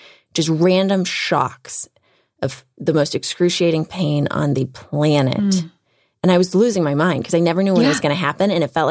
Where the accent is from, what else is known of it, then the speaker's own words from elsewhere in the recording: Houston, Texas, United States; I was able to fly to Houston to see the best oncologists and because I'm from Houston and that that I had the most incredible friends backing me up.